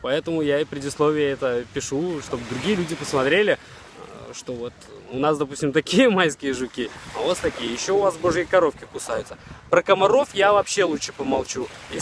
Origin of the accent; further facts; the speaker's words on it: Belarus; now in Anapa, Russia; То, что я белорус, мне 31 год